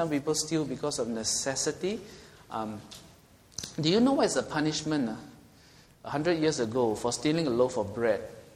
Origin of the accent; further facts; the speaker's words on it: Singapore; He's a Filipino, I'm a Singaporean, but what's our connection?